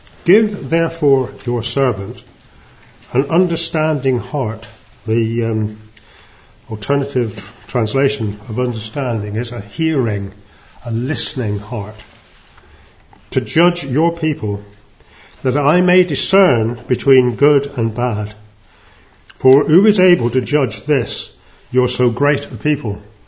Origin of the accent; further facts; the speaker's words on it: South West England, United Kingdom; I'm not Jewish. I'm Cornish.